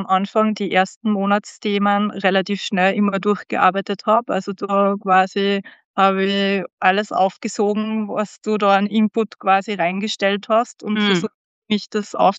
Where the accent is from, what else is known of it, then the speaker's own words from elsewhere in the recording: Styria, Austria; now in Vienna, Austria; Ich wohne in Wien, aber ich bin gebürtig aus der Steiermark.